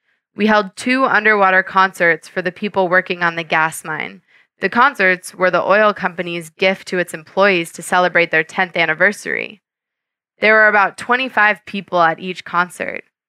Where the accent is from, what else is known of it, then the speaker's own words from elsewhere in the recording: Georgia; now in United Kingdom; I think I'm British in my mind and Georgian in my heart. You see, I call England home really because I've been living here for such a long time now, but Georgia is in my heart.